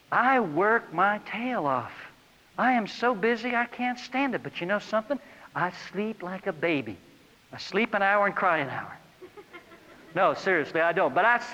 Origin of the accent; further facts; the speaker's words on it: Seattle, Washington, United States; Now, I was raised in Seattle, Washington. I learned to water ski in Puget Sound.